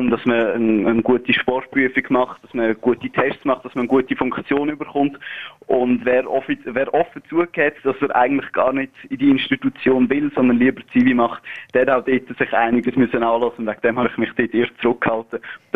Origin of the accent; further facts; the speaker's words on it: Aargau, Switzerland; Ich stamme aus dem Freiamt. Das ist ein eher ländliches Gebiet, vielleicht sogar ein bisschen provinzielles Gebiet im Kanton Aargau.